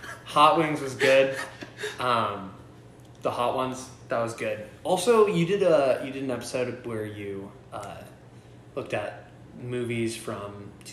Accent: Maple Hill, Kansas, United States; born there; I was born in Maple Hill, Kansas.

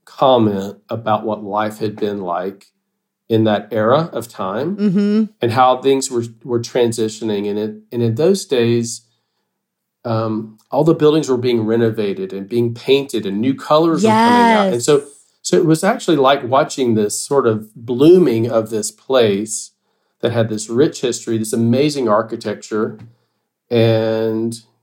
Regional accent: Deep South, United States; And I grew up in the Bible Belt in the Deep South. And so there's a church on every corner.

